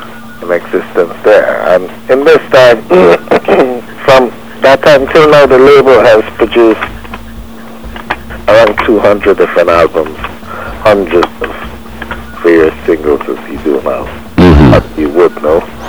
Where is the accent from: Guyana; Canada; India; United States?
Guyana; born there; I was born in Guyana. So, I mean, I'm a citizen of the world.